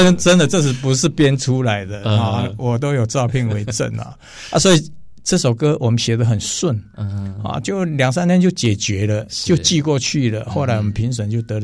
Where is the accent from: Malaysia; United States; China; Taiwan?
Taiwan; now in Taichung, Taiwan; 因为我住台中，我是住公寓，那我老家是在乡下，